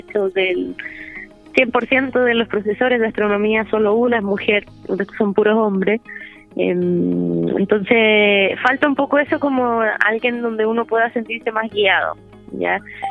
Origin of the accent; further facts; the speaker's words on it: Osorno, Los Lagos, Chile; Ah, yo soy de Osorno.